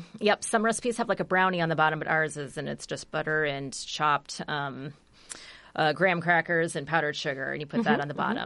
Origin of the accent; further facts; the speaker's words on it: Ames, Iowa, United States; now in Story City, United States; I grew up in Ames, and I have not grown up with Kringla. But I moved to Story City, and, you know, that's a Norwegian town.